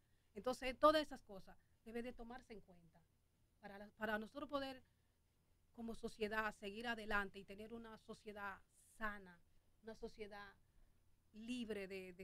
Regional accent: Dominican Republic; Nosotros como dominicanos tenemos

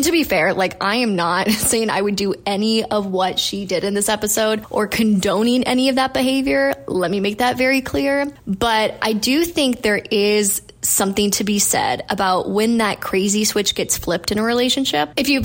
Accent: the South, United States; And I'm from the South, like we're more like college football people, did not give a crap about the NFL.

